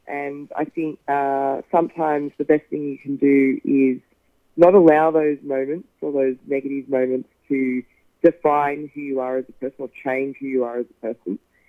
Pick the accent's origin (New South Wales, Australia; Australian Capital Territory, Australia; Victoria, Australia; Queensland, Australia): Victoria, Australia; Melbourne; particularly where I'm from. I'm from Melbourne.